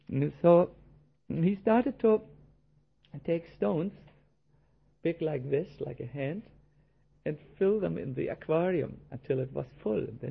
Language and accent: English; Germany; English is a second language; We come from Germany, and I will now give you a little verse from the Goethe poet.